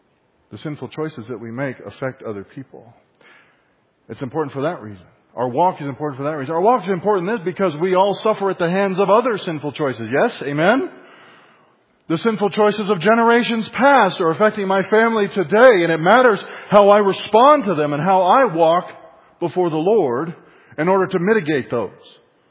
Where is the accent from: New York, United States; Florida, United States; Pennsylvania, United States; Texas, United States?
Texas, United States; San Antonio; you know, I'm from San Antonio. Priscilla and I are. We grew up there. We've been here a number of years now